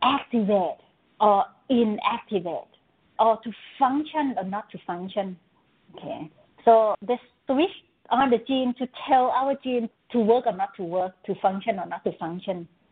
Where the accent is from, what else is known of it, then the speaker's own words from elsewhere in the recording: Bangkok, Thailand; born there; English is a second language; I was born in Bangkok, Thailand. My mother Chinese, my father Thai. So I born in the family that have two cultures, two languages. Chinese language and Thai language